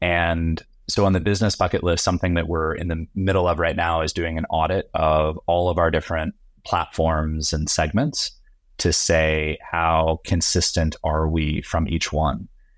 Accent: Virginia, United States; Ooh, I'm terrible on memory of movies and songs, but I'm from Virginia.

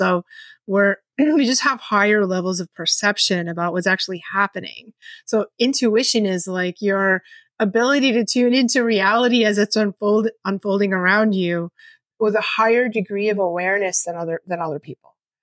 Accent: Massachusetts, United States; I was born in the 60s and I grew up just outside of Boston in, 60s, 70s and 80s.

